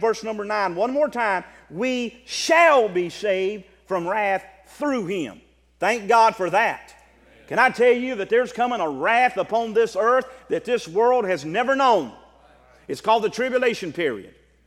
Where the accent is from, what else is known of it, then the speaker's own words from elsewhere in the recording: the South, United States; accent: southern; That's my southern accent.